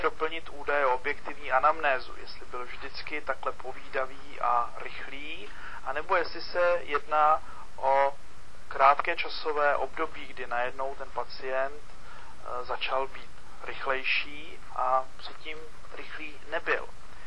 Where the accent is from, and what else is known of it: Prague, Czechia; born or raised there; also born or lived in Železné hory